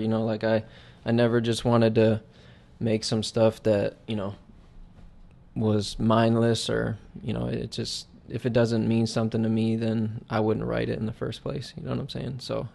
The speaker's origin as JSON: {"language": "English", "town": "Detroit", "region": "Michigan", "country": "United States", "tie": "born there", "said": "So I was born in Detroit, Michigan. You know, Motown"}